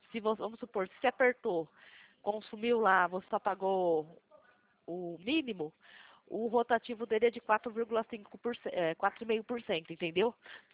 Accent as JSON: {"language": "Portuguese", "town": "Atibaia", "region": "São Paulo", "country": "Brazil", "said": "Eu sou daqui de Atibaia, tá?"}